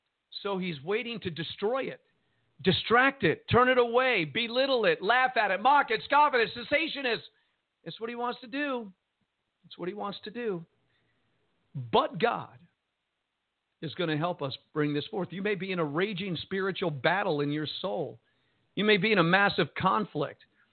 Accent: Jersey City, New Jersey, United States; I'm from Jersey City originally, Serge

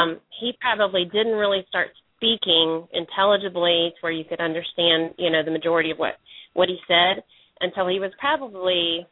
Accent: Oklahoma, United States; We used a lot of our early intervention program in Oklahoma. We're from Oklahoma, and the early intervention program there is Sooner Start

